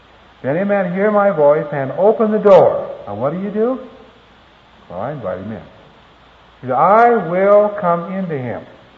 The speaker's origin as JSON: {"language": "English", "region": "Iowa", "country": "United States", "tie": "born or raised there", "said": "I was born and raised in Iowa. And back there at night, the evening meal was supper for us."}